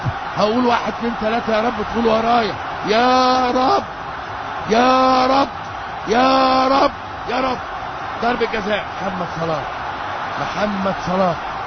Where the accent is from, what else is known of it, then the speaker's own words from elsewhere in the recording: Egypt; هتنفجر عشان مصر، بلدنا مصر، حبنا مصر، حياتنا مصر